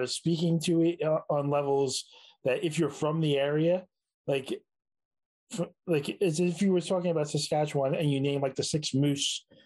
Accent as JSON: {"language": "English", "town": "Queens", "region": "New York", "country": "United States", "said": "And you know, I feel like it represents my hometown a little bit, even though I'm a Queens boy, but at heart."}